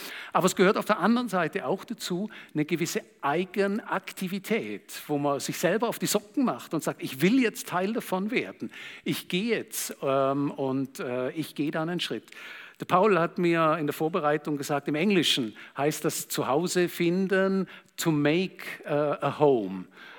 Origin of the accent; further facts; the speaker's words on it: Germany; Also wenn ich als Deutscher Schweizer über die Schweiz reden höre